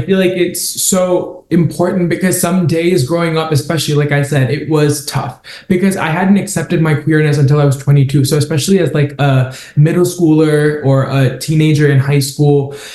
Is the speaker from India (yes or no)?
yes; India; moved away; I feel like as Indian people and as immigrants, especially, it can be so easy to blame our upbringing on why our mindset is the way it is.